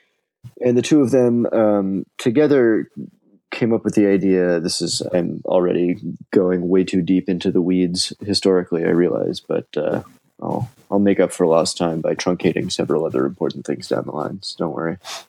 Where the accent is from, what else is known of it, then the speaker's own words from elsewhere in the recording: Chicago, Illinois, United States; Well, let's see. I am from Chicago.